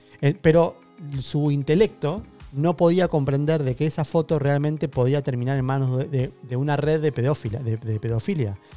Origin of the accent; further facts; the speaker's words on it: Argentina; lo importante que somos en Argentina para poder también exportar nuestros productos